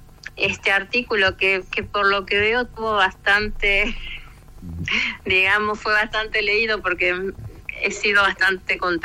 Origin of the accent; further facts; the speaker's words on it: Argentina; born there; yo nací en Argentina, ¿no?